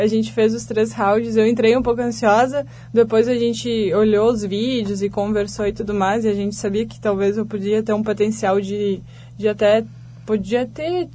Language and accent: Portuguese; Itapuca, Rio Grande do Sul, Brazil; now in Garibaldi, Brazil; Não, eu sou natural de Itapuca, é uma cidade perto de Arvorezinha, Soledade. Mas eu já moro aqui em Garibaldi já fazem praticamente 6 anos.